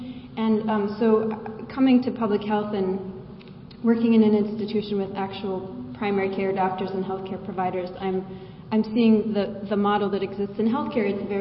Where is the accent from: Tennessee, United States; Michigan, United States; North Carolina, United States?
North Carolina, United States; Asheville; I'm from Asheville, North Carolina. That's Buncombe County in western North Carolina.